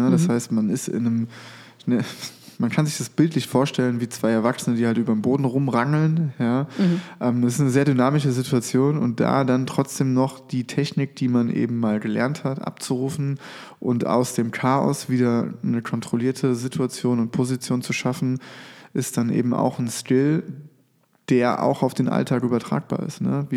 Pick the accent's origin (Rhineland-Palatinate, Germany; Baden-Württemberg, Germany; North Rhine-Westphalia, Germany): Rhineland-Palatinate, Germany; now in Koblenz, Germany; Also ich komme oben aus dem Westerwald. Da oben sind nicht so viele Menschen tätowiert. war trotzdem eine schöne Zeit. Aber ja, ich kam hier runter, ne, Koblenz. Wenn man aus dem Westerwald vom Bauernhof kommt, ist das hier das Manhattan in Rheinland-Pfalz.